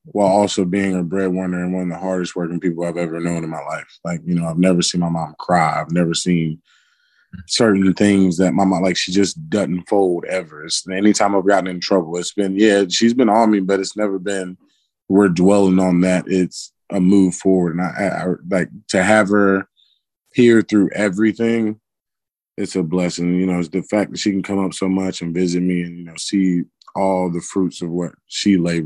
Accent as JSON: {"language": "English", "town": "Greensboro", "region": "North Carolina", "country": "United States", "said": "We don't want to be from Raleigh. We don't want to, like, we're from Greensboro. Like, we love it, and I love that city."}